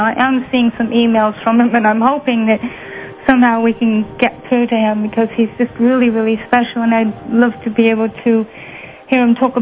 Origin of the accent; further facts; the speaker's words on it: Blackpool, North West England, United Kingdom; I'm from Blackpool in Lancashire